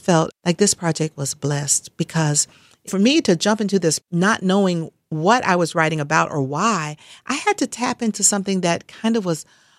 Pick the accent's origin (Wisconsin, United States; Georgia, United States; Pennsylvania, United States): Georgia, United States; Atlanta; You know, I grew up in Atlanta, but in the summertime, we would go down to visit my grandmother in a small Louisiana town called Oakdale.